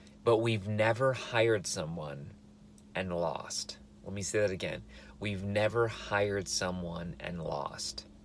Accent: Midwest, United States; I don't know if you grew up that way, but I grew up in the Midwest.

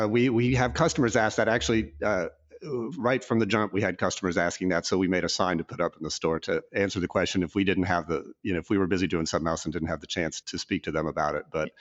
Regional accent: Kansas City, Missouri, United States; I grew up in Kansas City area.

